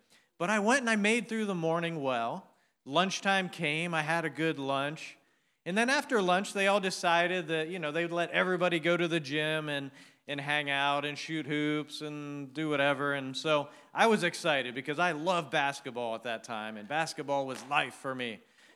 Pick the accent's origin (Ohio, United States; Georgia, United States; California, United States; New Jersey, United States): Ohio, United States; Dover; And I grew up, not in Cincinnati, I grew up in Dover, Ohio.